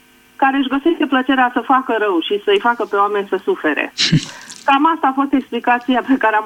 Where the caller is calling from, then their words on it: Întorsura Buzăului, Covasna County, Romania; sunt din Întorsura Buzăului, județul Covasna.